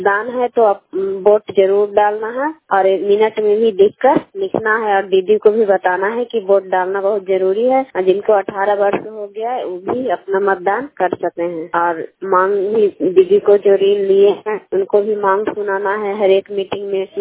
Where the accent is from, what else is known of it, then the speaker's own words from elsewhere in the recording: Kaila, Bihar, India; मैं कैला गांव नगर नौसा ब्लॉक नालंदा जिला के रहने वाली हूँ।